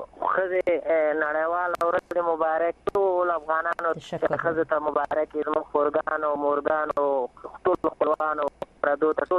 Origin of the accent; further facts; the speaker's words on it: Afghanistan; زه خوشحالیږم زه یو افغان یم